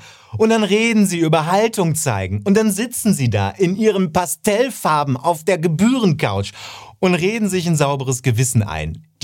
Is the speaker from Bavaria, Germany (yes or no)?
no; North Rhine-Westphalia, Germany; der Bundesberti, der ja auch noch vom Niederrhein kommt, wo ich groß geworden bin.